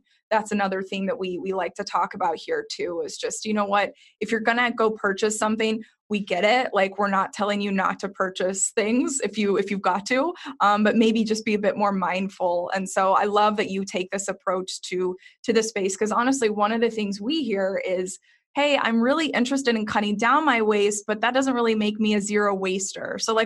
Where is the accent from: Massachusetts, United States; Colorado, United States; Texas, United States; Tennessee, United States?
Texas, United States; like I said, I grew up in Texas and same thing.